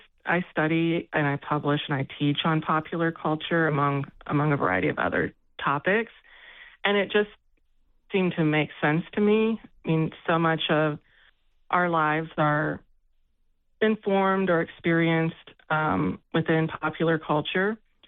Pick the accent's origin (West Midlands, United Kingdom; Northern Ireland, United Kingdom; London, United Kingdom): London, United Kingdom; My parents graduated from there. I grew up in South London.